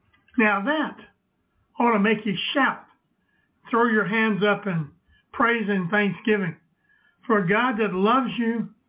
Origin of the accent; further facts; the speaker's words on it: the South, United States; accent: Southern; Sometimes they don't understand my Southern accent. Sometimes I don't understand their accent either.